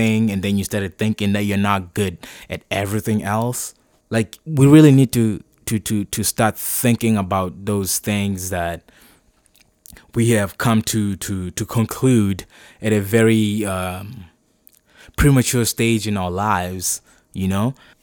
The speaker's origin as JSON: {"language": "English", "country": "Zimbabwe", "tie": "born or raised there", "said": "Like, I grew up in Zimbabwe, you know"}